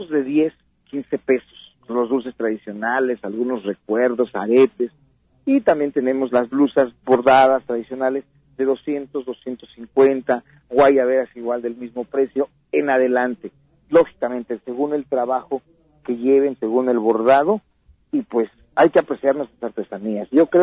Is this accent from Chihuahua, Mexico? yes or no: no; Oaxaca, Mexico; De Oaxaca somos como, de Oaxaca y los más estados como 45.